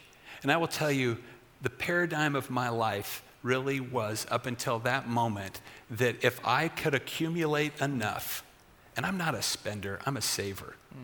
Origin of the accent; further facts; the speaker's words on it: Burlingame, California, United States; now in Portland, United States; I live in Portland, Oregon, but I'm originally from the Bay Area. I was born in Burlingame Hospital, Peninsula Hospital in Burlingame